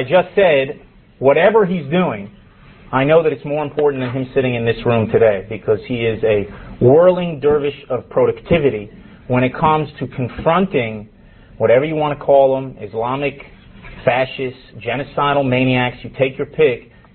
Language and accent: English; Miami Beach, Florida, United States; I'm from Miami Beach.